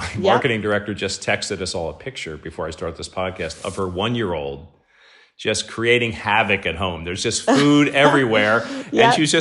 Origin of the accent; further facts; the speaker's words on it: Pennsylvania, United States; I grew up near Penn National. And when I was younger, I used to go to the racetrack.